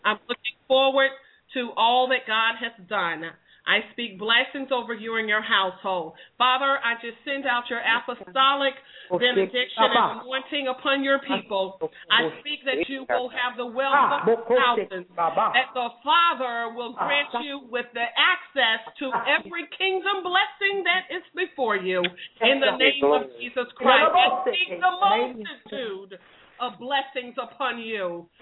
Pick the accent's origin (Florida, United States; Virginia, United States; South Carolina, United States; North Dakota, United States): Virginia, United States; Norfolk; now in Opelika, United States; from Norfolk, Virginia, so I'm used to the city. And now God has me in this rural, well, this area is not rural right now. I'm in the city of Opelika.